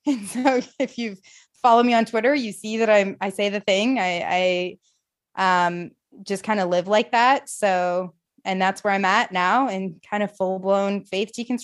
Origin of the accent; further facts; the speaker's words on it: Illinois, United States; I grew up in the Midwest, so in Illinois